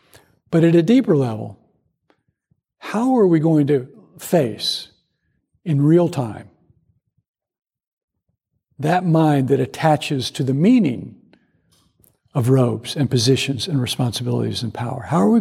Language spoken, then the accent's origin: English; the South, United States; And I grew up in the South where there was a very clear demarcation of high and low, right?